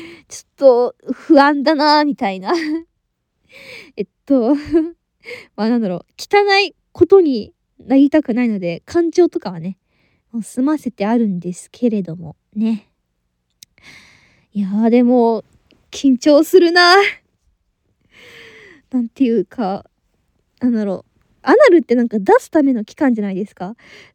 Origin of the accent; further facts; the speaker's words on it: Kansai, Japan; 出身地は、関西です。